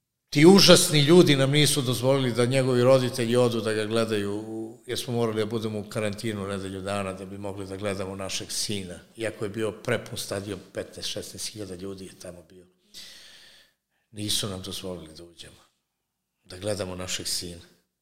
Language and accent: Serbian; Serbia; Mi sa ponosom ističemo da smo Srbi. Mi volimo svoju zemlju i svoj narod. Mi volimo našu majku Srbiju.